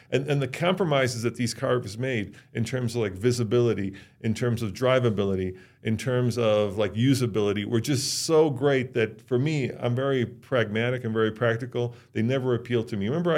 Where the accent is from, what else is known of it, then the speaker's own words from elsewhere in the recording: Illinois, United States; I grew up in the Chicagoland and I lived next door to Hinsdale, which is one of the more expensive suburbs.